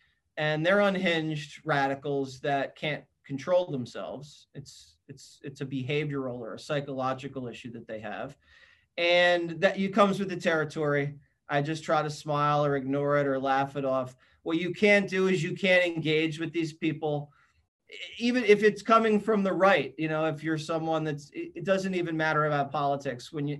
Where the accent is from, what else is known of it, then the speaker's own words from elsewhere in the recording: Philadelphia, Pennsylvania, United States; I'm from Philly, Arthur. You know, we like fights.